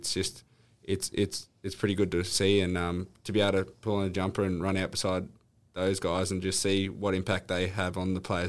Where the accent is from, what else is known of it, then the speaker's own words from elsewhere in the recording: Tweed Heads, New South Wales, Australia; also born or lived in Murwillumbah; So I was born in Moolumbah and sort of till I was about 10 until I moved to Tweed Heads, and yeah, it's about 20-minute drive.